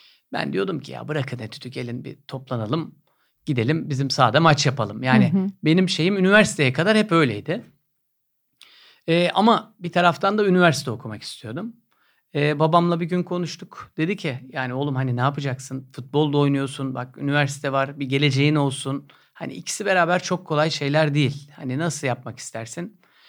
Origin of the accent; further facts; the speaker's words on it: Istanbul, Turkey; Ben 26 Eylül 1975 İstanbul doğumluyum. Biz ailece Kuzguncukluyuz diyebilirim.